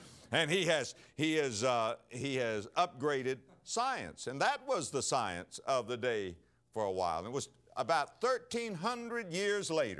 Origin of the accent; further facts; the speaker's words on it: West Palm Beach, Florida, United States; Now, I'm from West Palm Beach, Florida.